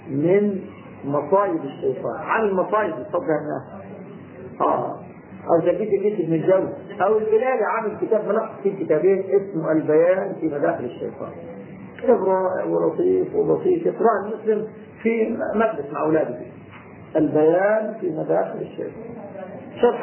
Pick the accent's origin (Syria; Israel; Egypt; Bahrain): Egypt; جماعتنا المصريين قدرنا احنا مصريين